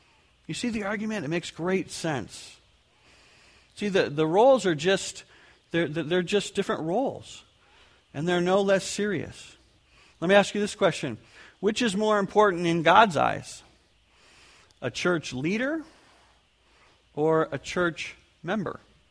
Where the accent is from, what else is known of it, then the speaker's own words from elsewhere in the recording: California, United States; I remember back in my hometown in California, it's kind of the running joke that everybody had at one time been a part of the worship services of each of the churches in town.